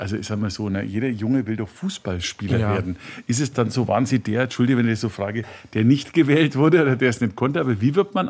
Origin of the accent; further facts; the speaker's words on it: Nuremberg, Bavaria, Germany; ich komme aus dem Nürnberger Westen, Zirndorfer Freibad, ich kenne das alles.